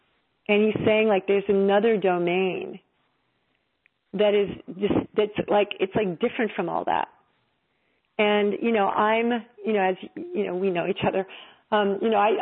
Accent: New York, United States; I'm from New York, and, you know, I even though I live mostly in California at this point, you know, I consider it my homeland.

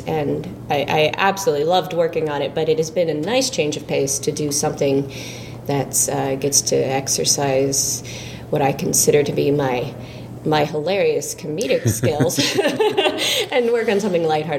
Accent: Lawrence, Kansas, United States; I'm from Kansas originally, so it'll be nice to have a little bit of a homecoming.

